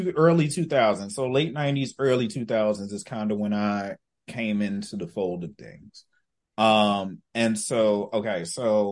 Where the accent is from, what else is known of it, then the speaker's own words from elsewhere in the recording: New Jersey, United States; Cause I'm like, I'm from Jersey.